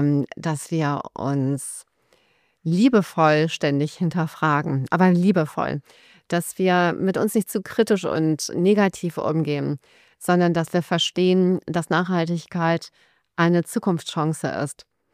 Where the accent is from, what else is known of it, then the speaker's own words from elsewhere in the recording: Rhineland, Germany; Ich bin ein positiver Mensch, ich bin Rheinländerin.